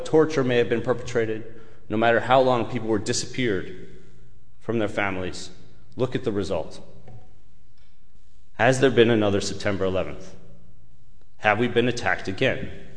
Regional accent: United States; that's my experience as an American

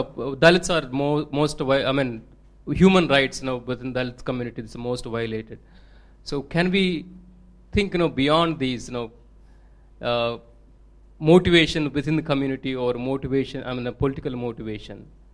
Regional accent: India; English is a second language; When I come from India, in India we have wonderful constitution

